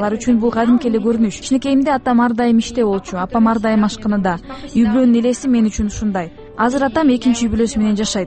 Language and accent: Kyrgyz; Tokmok, Chuy Region, Kyrgyzstan; Мен биринчиден дунганмын. Ушундан башташ керек. Дунгандар кыргыздарга караганда салт туурак келет. 7 жашыма чейин токмокто өскөм. Менин атам Казакстанда төрөлгөн, ал эми чоң атам менен чоң энем Казакстанга Кытайдан качып келишкен.